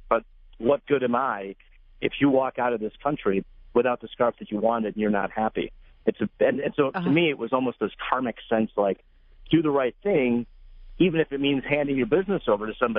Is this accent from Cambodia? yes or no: no; Troy, United States; I was born and brought up in America, grew up in Troy, had been to India two other times, but I was a kid